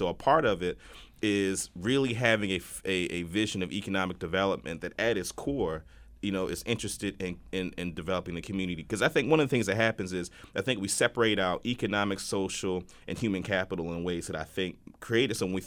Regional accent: United States; I mean, I'm from Howard Park. I grew up in Howard Park. It's a, you know, very middle-class community, very elderly community.

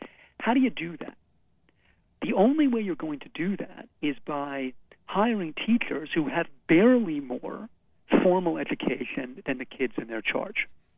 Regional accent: United States; which is something as an American to be proud of, I think.

